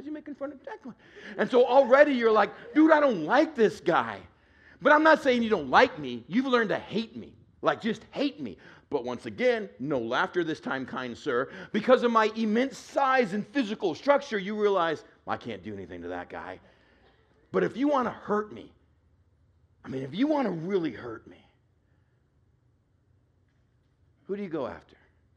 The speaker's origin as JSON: {"language": "English", "region": "Texas", "country": "United States", "tie": "born or raised there", "said": "I grew up in West Texas. I know what heat is."}